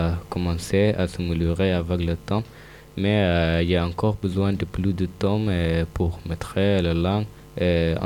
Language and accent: French; Sudan; French is a second language; now in Marseille, France; je viens du Soudan. Et, je suis arrivé en France depuis 8 mois.